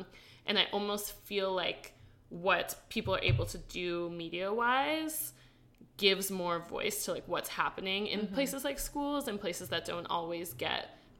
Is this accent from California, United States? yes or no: no; Connecticut, United States; also born or lived in New Jersey; So I grew up mostly in Connecticut, spent most weekends in New Jersey. Originally, I'm from New Jersey.